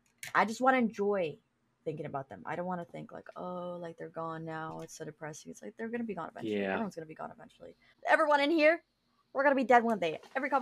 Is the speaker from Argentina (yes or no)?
yes; Argentina; Argentina, so we're probably a little bit related.